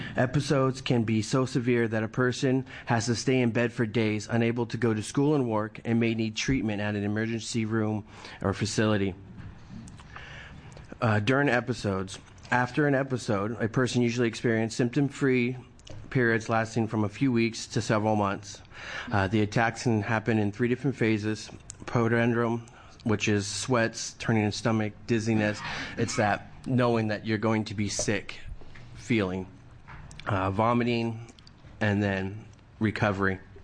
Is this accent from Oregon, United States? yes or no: yes; Lowell, Oregon, United States; I am an Oregonian from Lowell, right outside the Eugene-Springfield area.